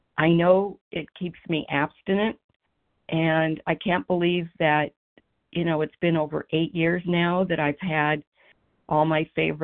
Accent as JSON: {"language": "English", "town": "Philadelphia", "region": "Pennsylvania", "country": "United States", "said": "from Philadelphia, and I am a sugar addict."}